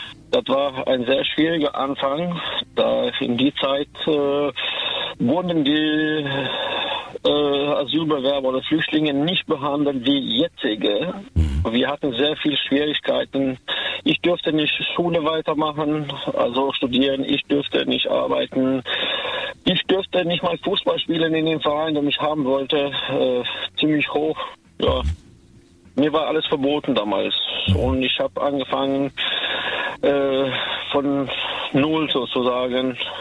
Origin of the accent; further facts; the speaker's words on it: Kosovo; now in Germany; ich komme aus dem Kosovo und ich bin 1998, kurz vor Beginn des Krieges da in Kosovo, nach Deutschland gekommen. Damals als Asylbewerber.